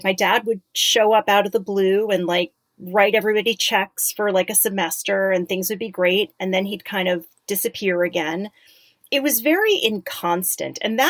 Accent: Connecticut, United States; I grew up in Connecticut. I grew up in a suburb. I grew up in this like very pretty, very preppy, very WASPy part of Connecticut.

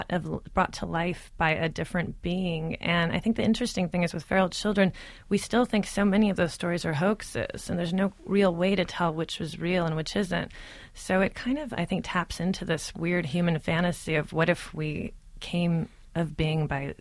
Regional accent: Pasadena, California, United States; That was about 35 minutes from my home. I grew up in Pasadena.

